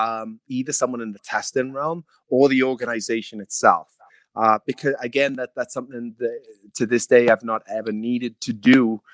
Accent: Wales, United Kingdom; I'm Welsh, right? So a tan for me is not really going to happen.

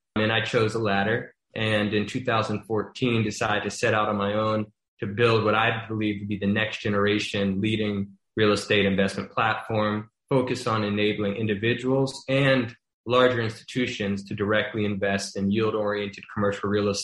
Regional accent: Baton Rouge, Louisiana, United States; somebody who grew up in my hometown of Baton Rouge, Louisiana. You don't have a lot of capital, just like I didn't have a lot of money growing up

